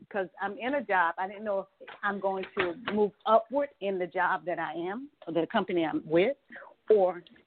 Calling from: Atlanta, Georgia, United States; I'm sorry … I'm calling from Atlanta, Georgia.

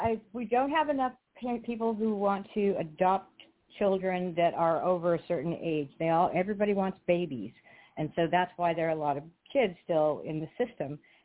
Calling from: Ontario, California, United States; I'm calling from Southern California.

